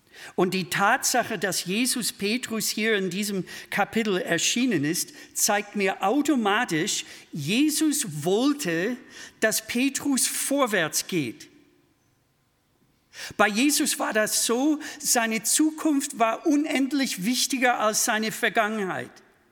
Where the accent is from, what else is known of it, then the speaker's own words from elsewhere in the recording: Minnesota, United States; Ich komme aus dem Bundesstaat Minnesota, da ist das Wetter sehr extrem.